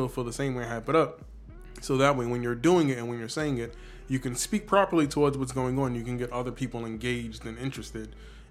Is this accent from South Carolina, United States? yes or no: no; New York, United States; I'm from New York. I've seen crackheads walking on a block with a refrigerator on their back.